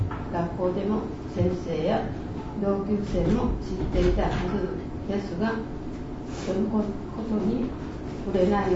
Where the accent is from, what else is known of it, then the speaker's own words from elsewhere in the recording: Fukuchiyama, Kyoto, Japan; 私は福知山市八野町というところに生まれました。生まれ育ちました。今も時々行くのですが